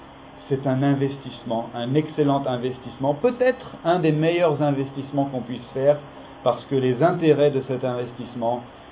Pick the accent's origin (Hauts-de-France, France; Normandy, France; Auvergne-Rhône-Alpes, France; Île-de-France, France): Auvergne-Rhône-Alpes, France; Vénissieux; born there; C'est pas moi qui ai choisi de naître ici, moi je suis né à Vénissieux, là, voilà, il y a 36 ans.